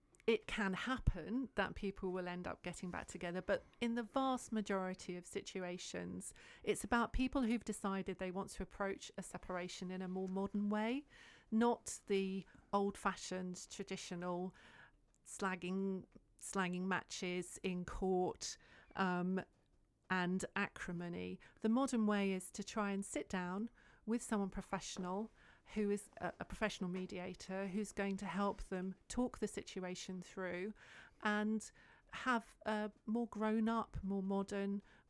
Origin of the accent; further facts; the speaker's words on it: South East England, United Kingdom; I come from Kent and I'm based in Maidstone